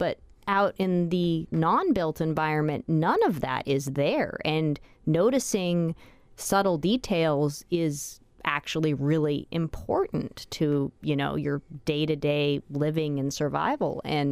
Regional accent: Seattle, Washington, United States; I grew up in Seattle, and we would go backpacking in the mountains, and you can.

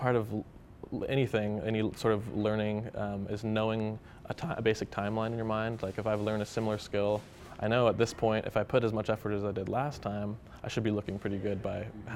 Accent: Alaska, United States; growing up in Alaska, most of what we're going to experience if we want to see the world is going to be in print until we're a certain age.

